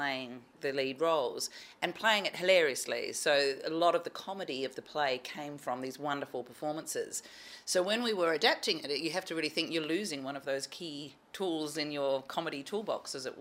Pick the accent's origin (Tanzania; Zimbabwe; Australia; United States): Australia; Adelaide, South Australia; now in Sydney, Australia; This is my hometown now, though I'm from Adelaide originally